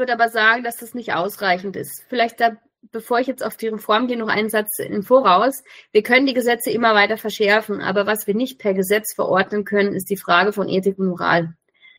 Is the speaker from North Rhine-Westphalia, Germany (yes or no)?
no; Baden-Württemberg, Germany; ich komme aus Baden-Württemberg